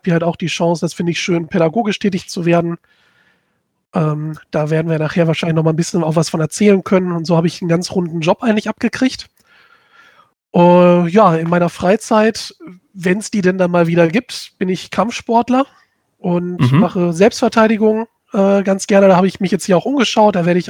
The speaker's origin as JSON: {"language": "German", "region": "North Rhine-Westphalia", "country": "Germany", "tie": "born or raised there", "said": "bin dann über einige Jobs aus meiner Heimat in NRW dann später, jetzt vor kurzem im Prinzip hier gelandet beim IB. Ich bin mit meiner Frau hier hingezogen"}